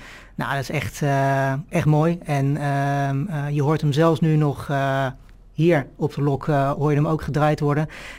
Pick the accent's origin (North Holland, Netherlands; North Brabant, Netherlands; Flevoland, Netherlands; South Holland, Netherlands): South Holland, Netherlands; The Hague; born there; Nou, het was eigenlijk alleen mijn geboorte in Den Haag. Ik ben te vroeg geboren.